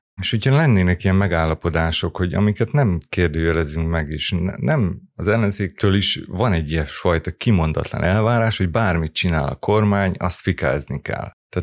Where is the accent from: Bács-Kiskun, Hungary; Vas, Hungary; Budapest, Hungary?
Bács-Kiskun, Hungary; Kecskemét; volt egy olyan ügy Kecskeméten, onnan én származom, és ott is politizáltam